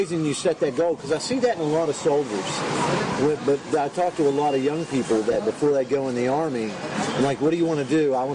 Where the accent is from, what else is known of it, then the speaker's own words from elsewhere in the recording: United States; You know, that's so hard for me as an American.